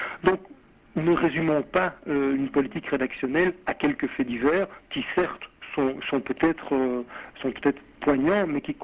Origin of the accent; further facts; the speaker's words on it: Brussels, Brussels-Capital Region, Belgium; je suis bruxellois, comme vous probablement, eh bien, nous vivons dans une ville bah, qui produit énormément d'informations.